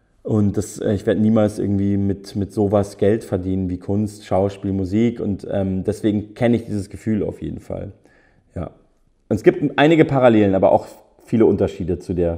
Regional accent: Munich, Bavaria, Germany; ich komme ja auch aus München, in meiner Heimatstadt war meine erste Band auch so ein bisschen erfolgreich

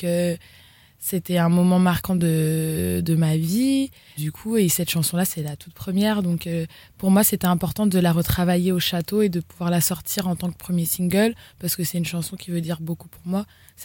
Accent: Paris, Île-de-France, France; c'est Paris, c'est là où j'ai grandi. Donc pour moi, c'était important.

